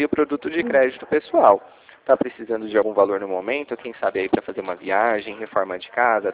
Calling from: Ribeirão Preto, São Paulo, Brazil; eu falo aqui de Ribeirão Preto, interior de São Paulo.

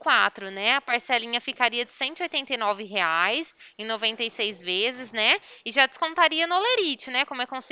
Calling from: Ribeirão Preto, São Paulo, Brazil; Não, sou daí não. Eu sou daqui da Central de Ribeirão Preto, né?

